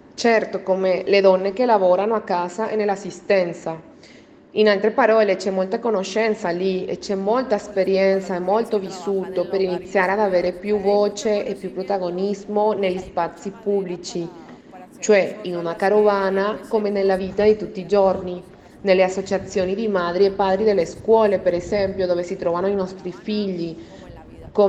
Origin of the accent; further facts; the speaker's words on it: Colombia; In altre parole, sono colombiana, ma so che in America Latina ognuno ha la sua storia e il suo contesto